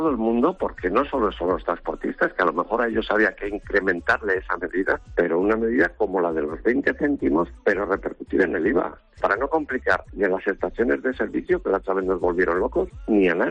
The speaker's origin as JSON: {"language": "Spanish", "town": "Jadraque", "region": "Castilla-La Mancha", "country": "Spain", "tie": "born or raised there", "said": "En mi pueblo, en Jadraque, he visto coches meter un cable por una ventana en un restaurante para poder volver a Madrid."}